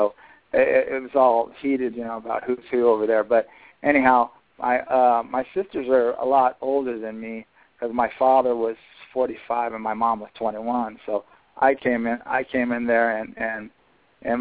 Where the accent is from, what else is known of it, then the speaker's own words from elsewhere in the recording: San Diego, California, United States; also born or lived in Arizona; now in Tucson, United States; I'm actually from California, but I live in Arizona. I live in Tucson. And I grew up in both places, in San Diego and in Arizona.